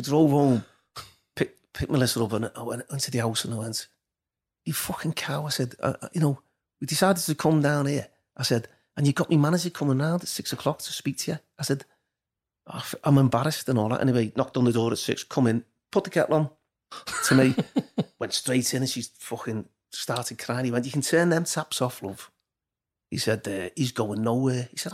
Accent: Liverpool, North West England, United Kingdom; I don't think it's because he was from Glasgow and I was from Liverpool, but we roomed together because we just signed together

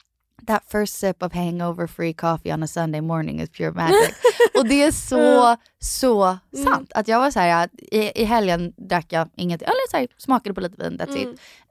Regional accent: Florida, United States; jag typ lite för att jag kommer från Florida, bara mycket i havet, allt sådär.

